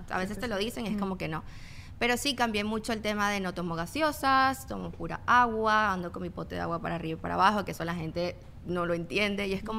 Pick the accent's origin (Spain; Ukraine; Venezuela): Venezuela; moved away; yo vengo de Venezuela y en Venezuela se come arepa frita